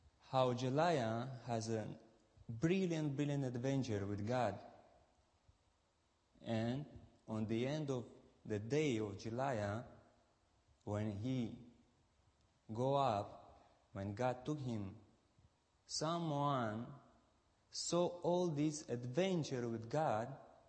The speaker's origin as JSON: {"language": "English", "country": "Romania", "second_language": "English", "said": "and I am from Romania."}